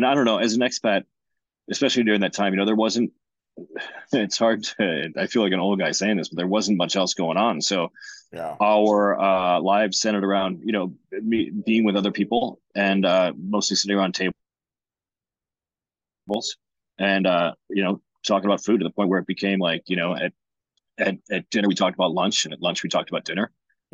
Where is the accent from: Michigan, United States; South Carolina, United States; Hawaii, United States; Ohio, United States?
Michigan, United States; Detroit; also born or lived in Brazil; I grew up in Detroit because my dad worked for the Ford Motor Company, which is what brought us down there.